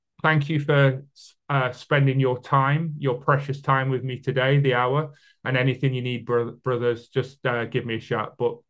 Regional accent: United Kingdom; I know I speak very fast, I'm British, so forgive me.

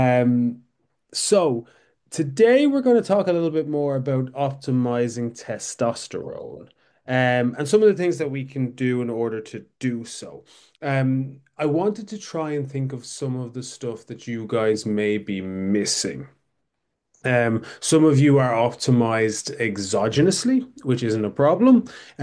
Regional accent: Ireland; I'm Irish

